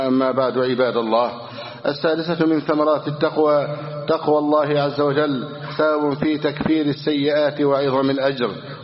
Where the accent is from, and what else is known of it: Egypt